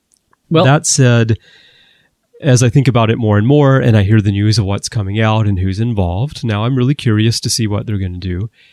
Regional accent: Alabama, United States; well, you're from Oklahoma, I'm from Alabama, so we both know this very well.

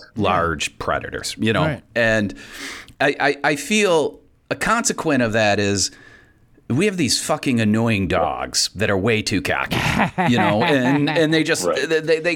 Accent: Ohio, United States; I feel like growing up in Ohio, you always just every year, you know, like when I was growing up, I'm older

